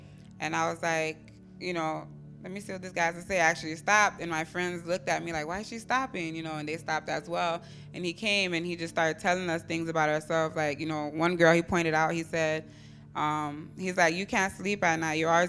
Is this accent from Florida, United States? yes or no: yes; Immokalee, Florida, United States; Like he said, I'm from Immokalee.